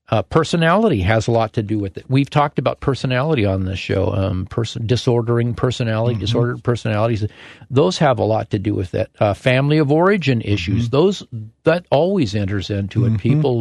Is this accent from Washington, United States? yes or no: yes; Totem Lake, Washington, United States; I live out sort of around Totem Lake. I grew up around Totem Lake, and Totem Lake was just where 124th crosses 405.